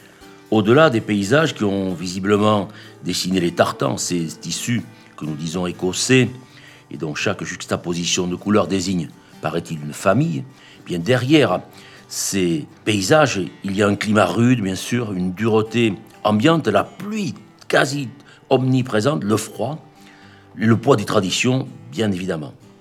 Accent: Nouvelle-Aquitaine, France; accent: Chalosse; mon accent des contrées profondes, non pas des Highlands, mais de la Chalosse.

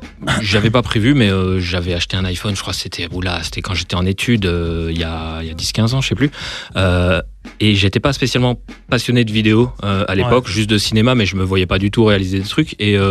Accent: Chambéry, Auvergne-Rhône-Alpes, France; now in Lyon, France; À la base, je suis pas lyonnais, non. Moi, je viens de Savoie. Je viens de Chambéry. Bon. Mais c'est pas loin, c'est à une heure. Mm-hmm. Je suis venu sur Lyon pour le boulot et diverses raisons.

